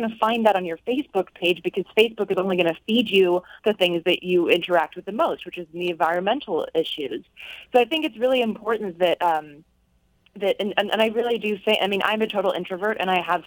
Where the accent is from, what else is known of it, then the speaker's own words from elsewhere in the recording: North Carolina, United States; I grew up in North Carolina